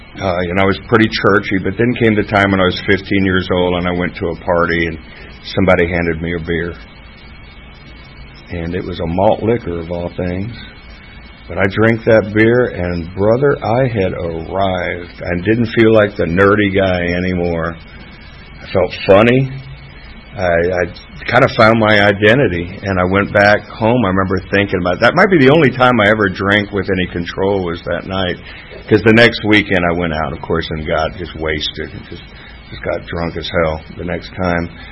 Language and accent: English; Florida, United States; I came up here from South Florida